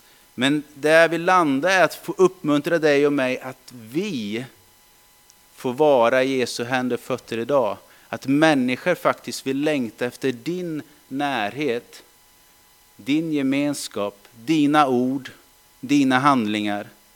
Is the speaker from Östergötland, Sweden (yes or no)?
yes; Strömsfors, Östergötland, Sweden; 593 Strömsfors tror jag var. Eller 596. Där jag växte upp.